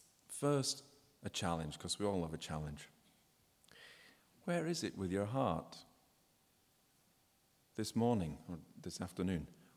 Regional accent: Yorkshire and the Humber, United Kingdom; when I were a lad growing up in Yorkshire.

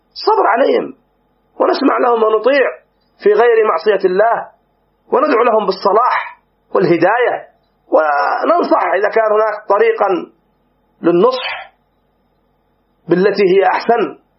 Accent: Yemen; كما هو الحال عندنا في اليمن، نعم رأينا وعشنا وذقنا مرارة الخروج

